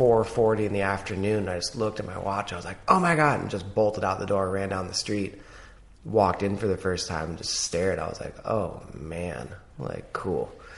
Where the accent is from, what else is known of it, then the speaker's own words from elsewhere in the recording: Seattle, Washington, United States; But I was born and raised in Seattle.